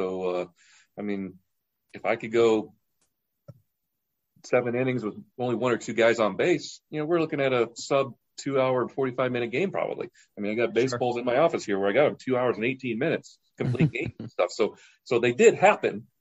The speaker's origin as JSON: {"language": "English", "region": "California", "country": "United States", "said": "And I'm from Orange County, so my father and all my family was at that game"}